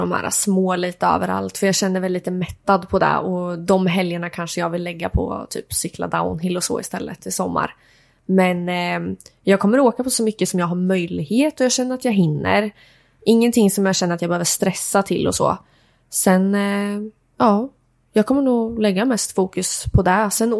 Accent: Mantorp, Östergötland, Sweden; jag är ju uppvuxen i Mantorp i grunden.

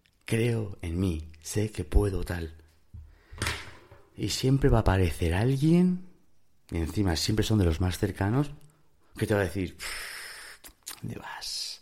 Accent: Spain; Soy español y tal, pero México, vamos. Si yo no viviera en España, viviría en México.

